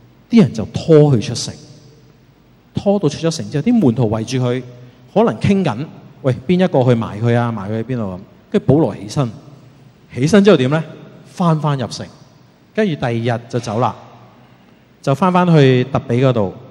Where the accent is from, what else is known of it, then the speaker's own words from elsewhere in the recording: Hong Kong; 我们香港人信仰啫，不用拿条命出来的